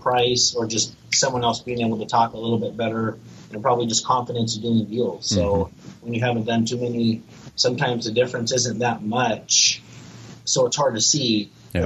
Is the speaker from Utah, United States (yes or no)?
no; San Diego, California, United States; So I grew up in San Diego.